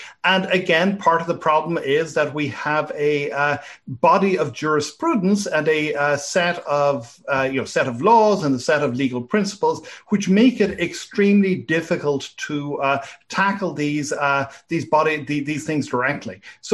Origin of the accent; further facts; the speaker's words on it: Maryland, United States; places like my home state of Maryland